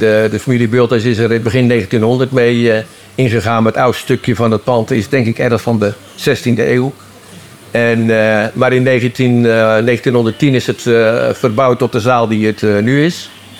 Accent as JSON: {"language": "Dutch", "country": "Netherlands", "said": "ik zei dat ik uit Eenden kwam"}